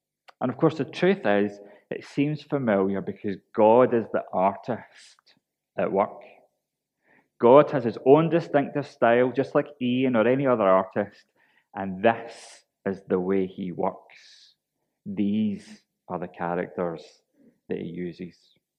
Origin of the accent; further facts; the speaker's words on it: Linwood, Scotland, United Kingdom; And Ian and I grew up together in Linwood, and we went all the way through primary and secondary school together.